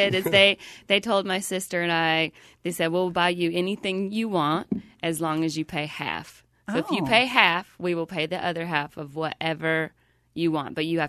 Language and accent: English; Calhoun, Georgia, United States; In Calhoun, Georgia. We have a Nike outlet.